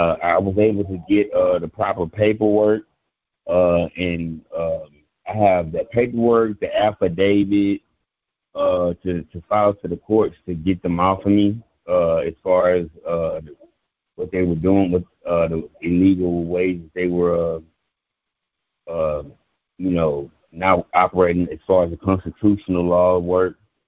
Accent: Texas, United States; Yes, I'm from Texas.

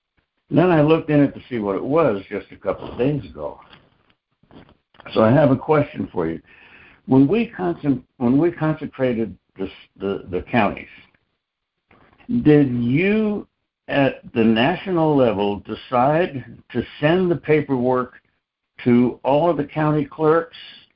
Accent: West Virginia, United States; from West Virginia.

